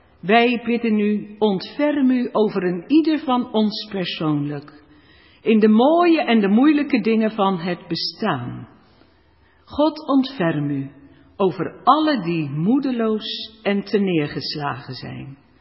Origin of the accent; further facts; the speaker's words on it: Vlaardingen, South Holland, Netherlands; ik kom niet uit mijn sluis, maar ik kom gewoon uit Vlaardingen. Ik woon precies aan de andere kant van de A4